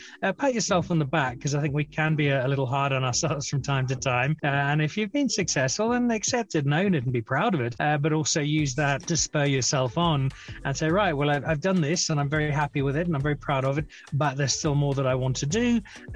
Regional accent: Kwekwe, Midlands, Zimbabwe; accent: Northern Irish; also born or lived in Northern Ireland; I was born in Northern Ireland, but I grew up in Zimbabwe. And when I arrived in Kwekwe, which is where we started, my parents were teachers.

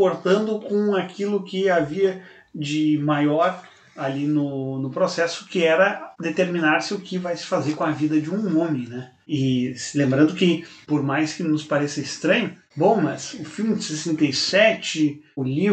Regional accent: Porto Alegre, Rio Grande do Sul, Brazil; Bom, eu e o Guilherme, nós somos de Porto Alegre, um dos lugares em que o calor é mais abrasador e terrível, eu acho, nesse Brasil.

